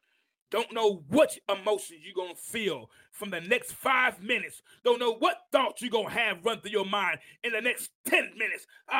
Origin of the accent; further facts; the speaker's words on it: New York, United States; also born or lived in Tuscaloosa, Alabama; I remember when I came from New York and I lived in Tuscaloosa, Alabama with my grandmother.